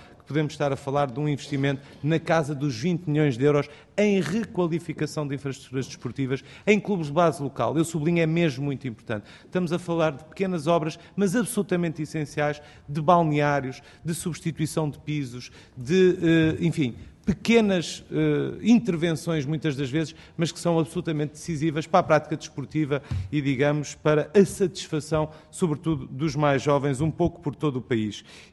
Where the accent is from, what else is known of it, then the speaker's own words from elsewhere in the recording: Viseu, Portugal; para mim, que sou de Viseu